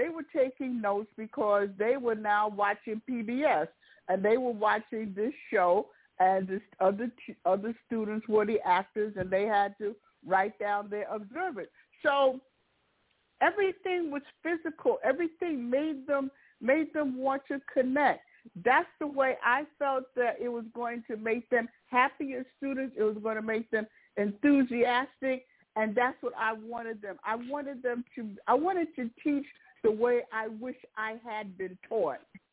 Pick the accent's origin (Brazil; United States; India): United States; Mount Vernon; I was raised in Mount Vernon during the early 1960s